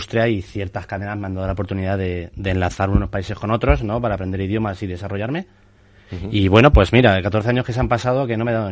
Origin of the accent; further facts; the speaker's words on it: Spain; Muy resolutivo, como español, que somos nosotros, que somos nuestro carácter